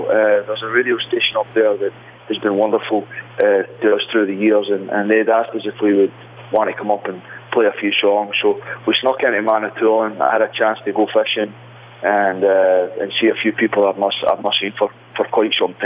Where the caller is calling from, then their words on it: Franklin, Tennessee, United States; I'm actually calling from Franklin, Tennessee.